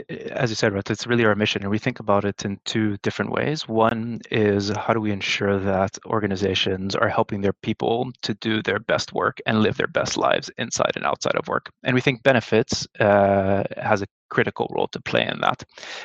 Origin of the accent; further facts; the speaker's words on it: Brazil; moved away as an adult; also born or lived in United States; now in United Kingdom; so I'm from Brazil originally. Actually, I was born and raised in Brazil, but I went to uni and then started my work career in professional services for what was then Monitor Deloitte in the US, and then eventually found my way in the UK.